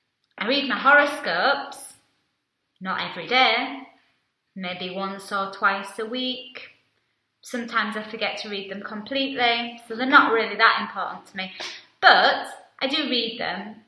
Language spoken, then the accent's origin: English; England, United Kingdom; I'm from England.